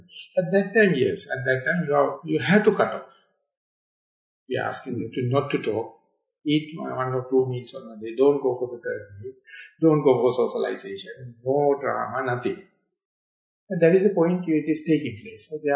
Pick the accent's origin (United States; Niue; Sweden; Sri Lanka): Sri Lanka; Kandy, Central Province; So, therefore, I came from Kandy. Kandy is a worst performance.